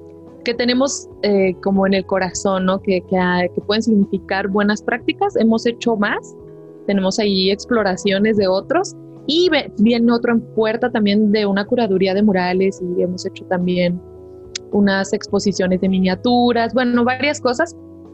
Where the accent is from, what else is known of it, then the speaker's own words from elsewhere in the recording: Ignacio Zaragoza, Mexico; en mi pueblo, que se llama Ignacio Zaragoza.